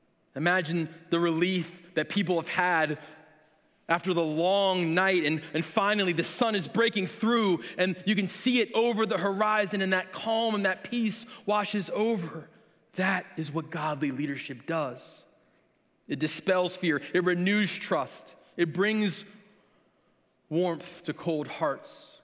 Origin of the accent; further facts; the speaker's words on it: New Jersey, United States; I grew up in New Jersey, and New Jersey's great, but it has lots of clouds, and it has lots of trees